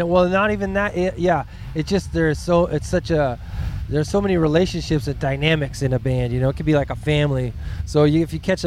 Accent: Hamilton, Ontario, Canada; I'm from Hamilton, which is a steel town. So a lot of music, hot rods, you know, bar fights, blue collar, right?

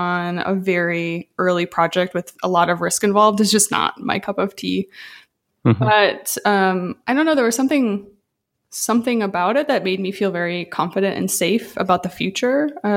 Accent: Midwest, United States; I grew up in the Midwest. My dad's a mechanic.

